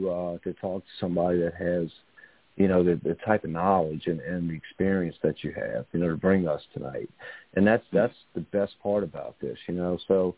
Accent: New Orleans, Louisiana, United States; You know, I mean, I'm from New Orleans, so, you know, he had so many great years.

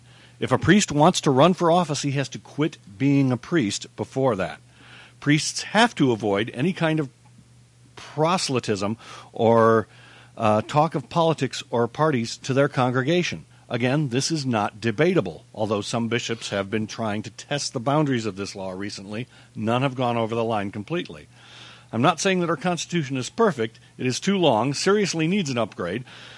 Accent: Juarez, Chihuahua, Mexico; I'm from Juarez, Mexico. Found your show on iTunes.

